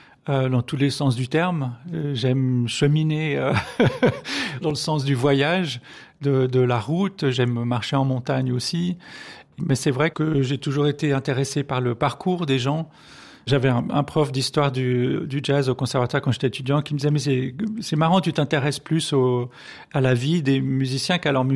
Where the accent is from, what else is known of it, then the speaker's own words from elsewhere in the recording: Geneva, Switzerland; Oui, j'ai grandi à Schaenbourg.